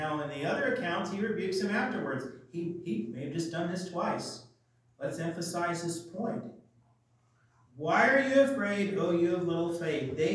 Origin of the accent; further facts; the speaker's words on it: Minnesota, United States; I grew up in Minnesota. My grandfather had a house on the lake.